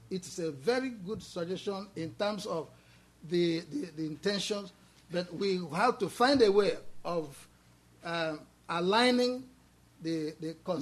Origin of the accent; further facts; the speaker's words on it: Abia, Nigeria; I'm from Abia State, I'm Igbo, I'm from the old Biafra that mounted an insurgency on the nation state Nigeria.